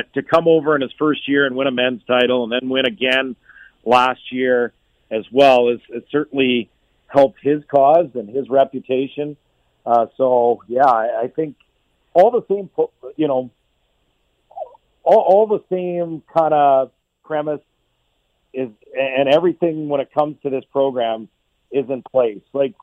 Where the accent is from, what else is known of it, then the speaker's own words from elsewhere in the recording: Edmonton, Alberta, Canada; you really hadn't heard of Gonzaga unless you had Spokane television, which we did growing up in Edmonton